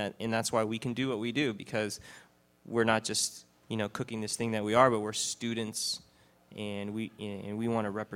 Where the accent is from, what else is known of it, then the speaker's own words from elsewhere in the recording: Taiwan; now in United States; I did an event in Taiwan and we had a press session like this, and I was so excited to be cooking in my home country, doing the food the way that we do it in America in my home country.